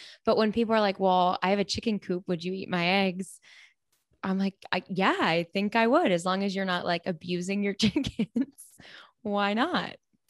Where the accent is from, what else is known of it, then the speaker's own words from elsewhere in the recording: Pittsburgh, Pennsylvania, United States; I'm from Pittsburgh. Like we have the Pirates.